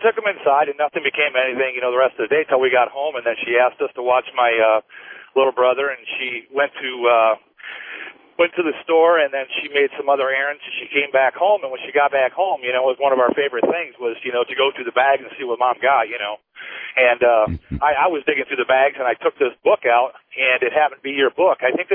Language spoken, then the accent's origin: English; Sturgis, Michigan, United States; I grew up in Sturgis, Michigan, and we grew up in about 2 acres of property with multiple cornfields around us.